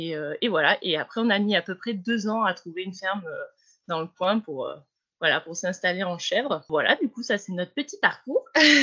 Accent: Marseille, Provence-Alpes-Côte d'Azur, France; now in Hautes-Alpes, France; j'ai 30 ans, je viens de Marseille. Je suis installée avec mon mari depuis 5 ans sur la ferme en Gaec. On a repris une ferme dans les Hautes-Alpes, du coup.

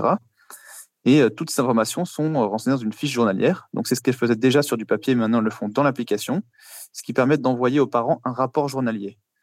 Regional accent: Paris, Île-de-France, France; moved away as an adult; now in Luxembourg; Je viens de Paris à l'origine

